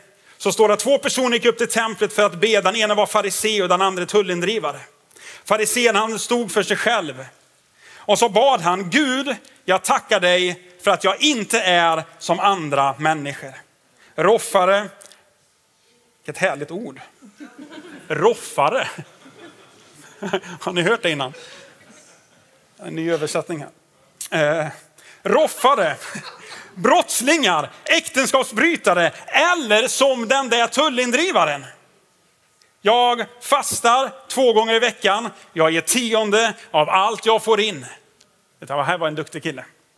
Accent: Tidaholm, Västra Götaland County, Sweden; men jag är ju från Tidaholm. Och det är jag stolt över.

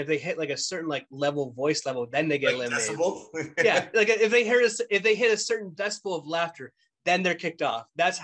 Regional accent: Canada; Like, as a Canadian, like, no one really talks about Canadian content unless it's popularized.

